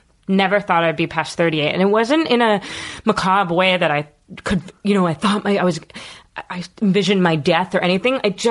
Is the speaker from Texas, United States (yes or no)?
no; Philadelphia, Pennsylvania, United States; born there; Yes, I was born in Philadelphia, South Philadelphia.